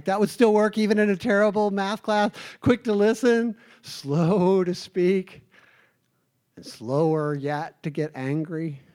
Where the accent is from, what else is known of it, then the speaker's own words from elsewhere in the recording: Midwest, United States; in the Midwest where I grew up in the Bible Belt, like, there was nothing open on Sunday.